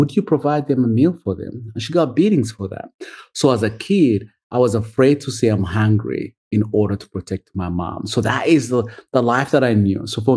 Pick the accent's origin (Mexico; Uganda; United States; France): Uganda; So I'm from Uganda, grew up poor of the poorest.